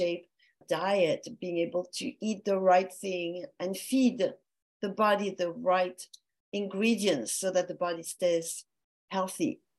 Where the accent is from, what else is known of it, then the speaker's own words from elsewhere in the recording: France; accent: French; English is a second language; But I want to say I'm from a French origin, as you can detect from my French accent when I talk.